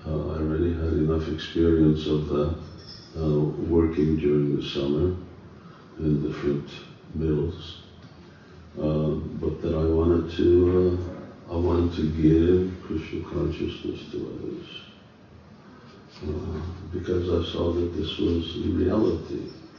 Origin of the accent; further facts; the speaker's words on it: Canada; And I grew up there in Canada.